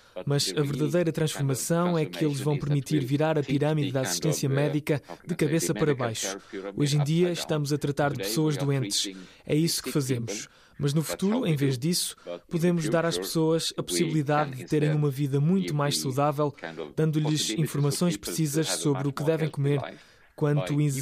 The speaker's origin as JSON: {"language": "Portuguese", "country": "Sweden", "said": "A Suécia, de onde eu venho, é outro caso. Temos aproximadamente a mesma população."}